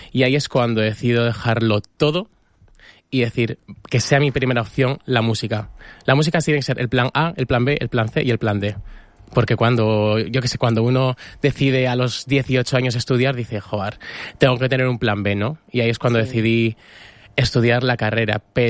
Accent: Madrid, Community of Madrid, Spain; Yo que vengo de Madrid, y Madrid también te acoge guay

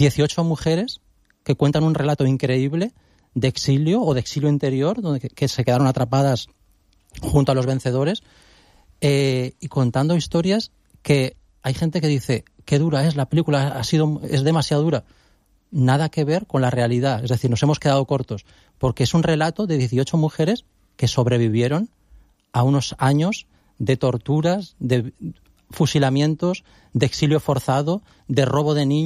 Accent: Huesca, Aragon, Spain; Yo soy de Huesca, he estudiado en la universidad en Zaragoza

